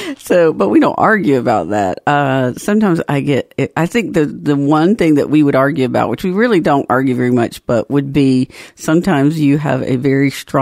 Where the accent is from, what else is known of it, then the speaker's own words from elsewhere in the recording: Georgia, United States; I was born and raised in Georgia, and those are my people.